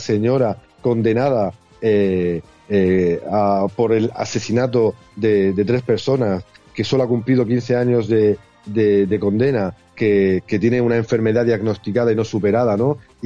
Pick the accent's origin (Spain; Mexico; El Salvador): Spain; Region of Murcia; más allá de lo que sucedió en mi tierra, en Murcia